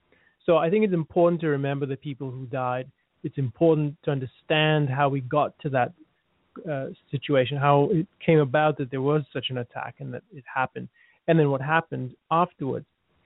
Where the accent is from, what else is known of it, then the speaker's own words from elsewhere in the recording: England, United Kingdom; now in United States; I love this country, and I moved here from England many years ago, precisely because I do love this country.